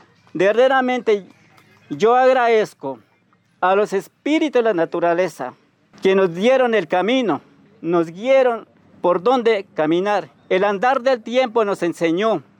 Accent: Cauca, Colombia; Soy de Resguardo Tacueyo.

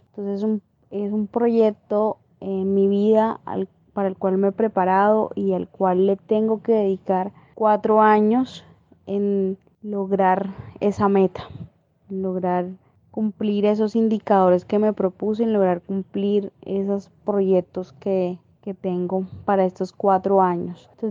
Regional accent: Colombia; la reconciliación es eso que nos falta como colombianos para construir una sociedad en paz

